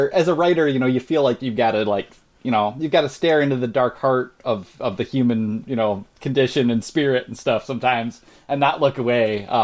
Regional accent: Canada; And as a Canadian, I don't know for sure if you know this

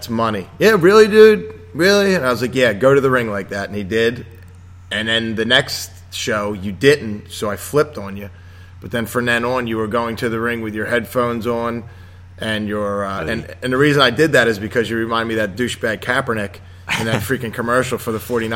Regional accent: Ireland; I am Irish.

